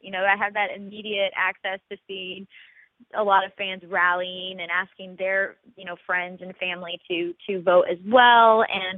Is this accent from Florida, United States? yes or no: no; Kodiak, Alaska, United States; So, you know, growing up in Kodiak, Alaska, the big island there in the Gulf, of Alaska, you know, there wasn't necessarily a huge music scene.